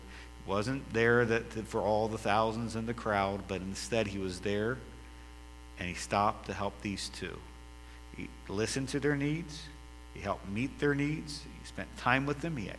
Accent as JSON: {"language": "English", "region": "Maryland", "country": "United States", "moved": "as an adult", "said": "You know, I'm from Maryland, so, you know, it was 29 years up north. Now, I'm 16 years in the south now"}